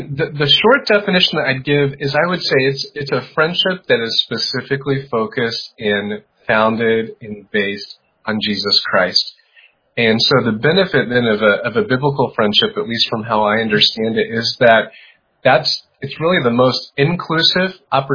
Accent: Cleveland, Ohio, United States; I'm from Cleveland, Ohio.

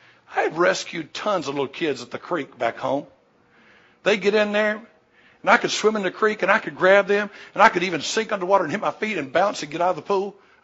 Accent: McEwen, Tennessee, United States; I'm from McEwen, Tennessee, bless God. I grew up on a farm.

